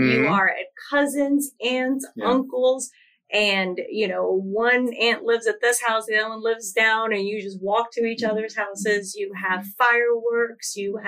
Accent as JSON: {"language": "English", "country": "Honduras", "said": "I'm originally from Honduras."}